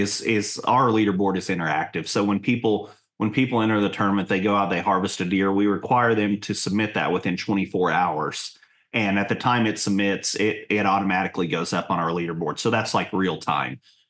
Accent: Missouri, United States; for me growing up in Southwest Missouri

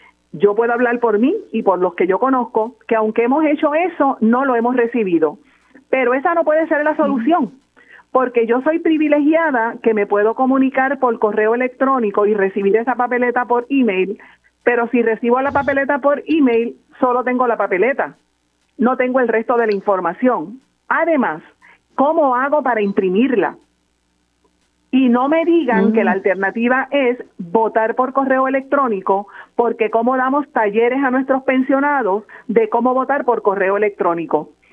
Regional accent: Puerto Rico; Ellos no saben lo que somos los puertorriqueños

